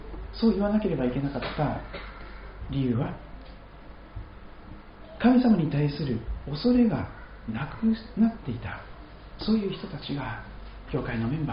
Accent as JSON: {"language": "Japanese", "region": "Kochi", "country": "Japan", "tie": "born or raised there", "said": "土佐の高知で生まれ育ちましたから"}